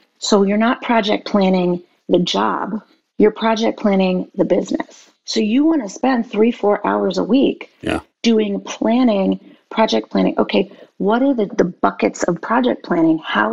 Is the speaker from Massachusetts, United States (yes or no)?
yes; Boston, Massachusetts, United States; I'm from Boston, so Tom Brady and I have a complicated relationship